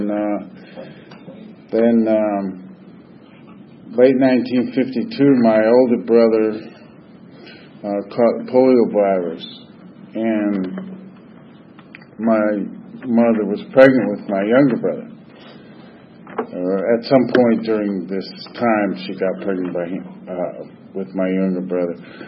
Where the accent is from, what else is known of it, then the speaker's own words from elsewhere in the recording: Los Angeles, California, United States; born there; But I was born in Los Angeles in 1950.